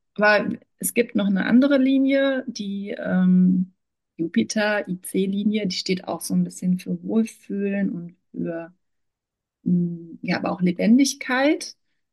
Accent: Berlin, Germany; moved away; ich komme aus Berlin und meine Eltern sind damals mit uns noch vor dem Mauerfall rüber. Sie wurden quasi rausgeschmissen, kann man schon sagen.

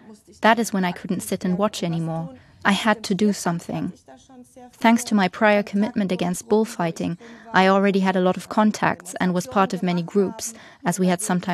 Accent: Germany; English is a second language; I grew up in Germany.

